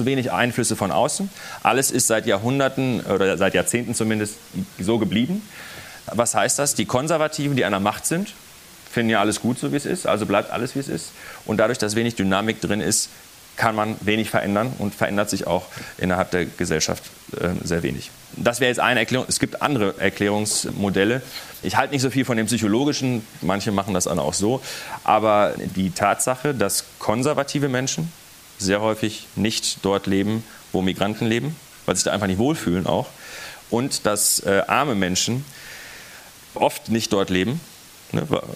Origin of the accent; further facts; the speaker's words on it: North Rhine-Westphalia, Germany; ich komme ja aus dem Ruhrgebiet.